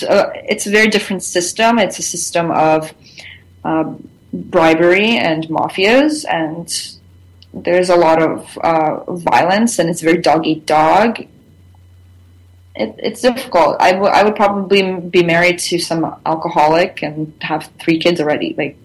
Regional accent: Russia; now in Canada; I'm glad I grew up in Russia, because at least their kids had like the freedom to roam free, and I grew up on a farm, so that's nice. And I mean, I moved to kind of a suburb of Toronto

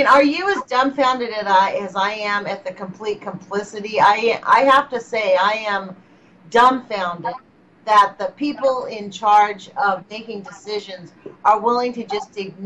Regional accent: United States; I consider myself a human being and an American.

